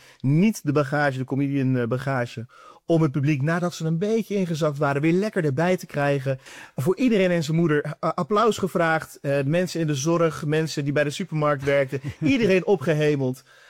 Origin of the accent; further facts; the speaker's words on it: Houten, Utrecht, Netherlands; Ik kom uit Houten. Daar ben ik opgegroeid.